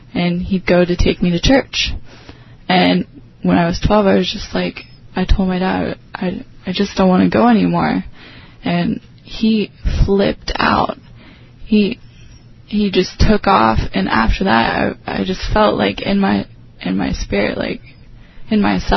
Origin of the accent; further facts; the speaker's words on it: Ohio, United States; I'm originally from Ohio